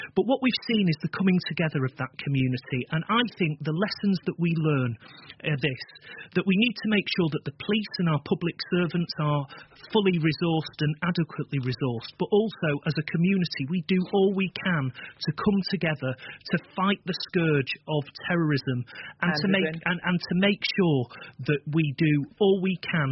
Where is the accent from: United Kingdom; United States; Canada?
United Kingdom; Manchester, North West England; But I also want to mention this. I'm a Mancunian.